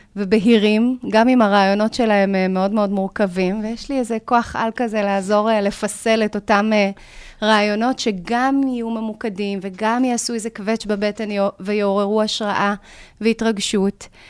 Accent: Sderot, Southern District, Israel; now in Bror Hayil, Israel; אני ילידת סדרות, נולדתי וגדלתי בסדרות, זאת עיר הולדתי וזה חלק מהפאזל של חיי וה-DNA, ואני חיה בקיבוץ ברוך חיל, שם אני מגדלת את ילדינו, יחד עם האיש היקר שלי, הוא בן המקום, וזה סמוך לסדרות, 5 דקות מסדרות.

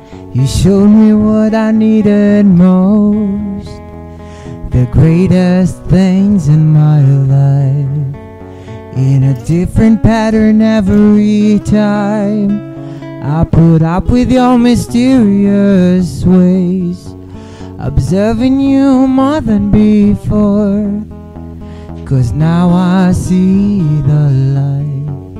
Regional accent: Elishiv, Central District, Israel; אני בן 33. אני ממושב אלישיב, שבעמק חפר.

